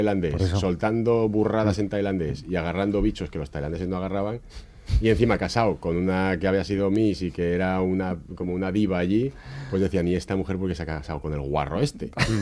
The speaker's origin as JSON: {"language": "Spanish", "country": "Spain", "moved": "yes", "said": "salí muy, muy jovencito de España por el tenis y ya no he vuelto realmente a vivir aquí. He seguido viniendo y yendo y viniendo, pero son muchos años fuera de aquí."}